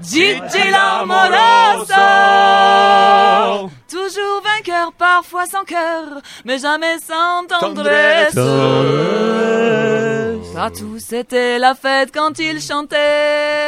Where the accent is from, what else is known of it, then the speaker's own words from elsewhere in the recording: Auvergne-Rhône-Alpes, France; Parce que moi, à la base, je suis d'Ardèche et je connais les cigales, mais depuis que je suis dans les Bauges.